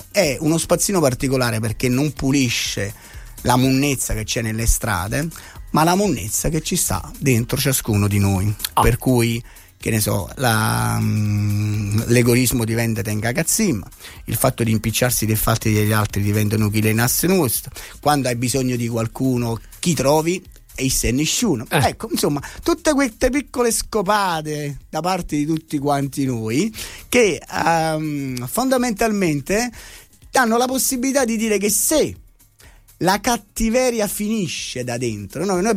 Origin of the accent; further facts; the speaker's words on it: Naples, Campania, Italy; born there; Ovviamente, sono nato a Napoli, anche se non ho mai avuto i soldi per viverci a Napoli, quindi sono un provincialotto.